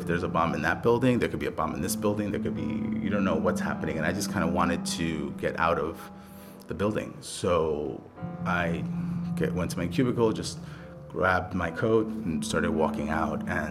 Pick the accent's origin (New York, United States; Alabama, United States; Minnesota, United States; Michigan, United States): New York, United States; Bronx; I was born in the Bronx and grew up in the Bronx. Went to high school on the Upper East Side. After college, I moved down to the East Village. So I'm a New York City guy, you know, which is rare.